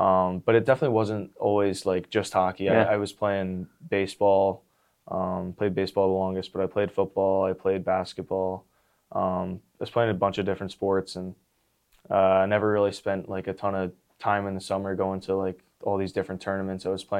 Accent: Pennsylvania, United States; But yeah, whenever anyone asks, I just say I'm from Philly.

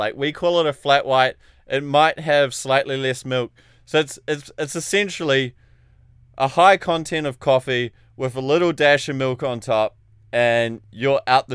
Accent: New Zealand; I'm from New Zealand.

